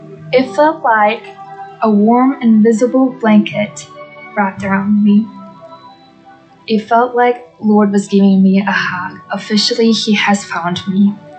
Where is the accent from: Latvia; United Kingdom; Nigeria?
Latvia; I'm from Latvia.